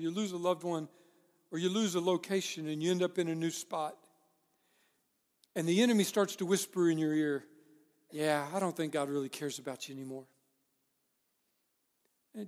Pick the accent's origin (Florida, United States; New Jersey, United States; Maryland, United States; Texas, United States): Texas, United States; Paris; So I'm from East Texas, and I'll tell you a little story. About an hour and a half from where I'm from, Paris, Texas